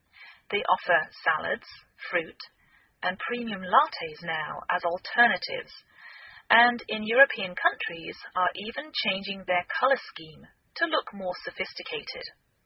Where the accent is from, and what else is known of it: England, United Kingdom; now in United States